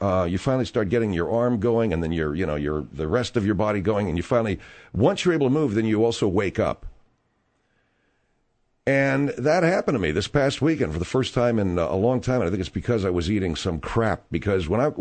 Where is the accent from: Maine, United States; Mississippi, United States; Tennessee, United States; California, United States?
California, United States; Pasadena; I spent this past weekend in Pasadena, California, which is my hometown, my home digs, the hood